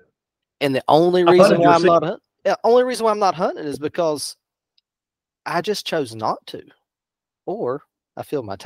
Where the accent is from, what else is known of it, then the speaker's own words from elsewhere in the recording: West Virginia, United States; So I did for like 10-year study on mature deer killed in West Virginia, which is my home state.